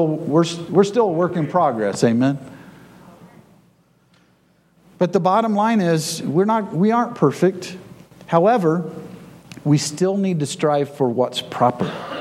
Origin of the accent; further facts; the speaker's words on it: the South, United States; Yeah, that's right, I'm from the South, and I'm death on racism, because it's nothing but pride.